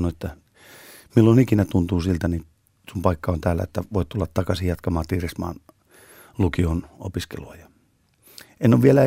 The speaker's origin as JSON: {"language": "Finnish", "town": "Lahti", "region": "Päijät-Häme", "country": "Finland", "tie": "born or raised there", "said": "Lahti on tavallaan mun kotikaupunki."}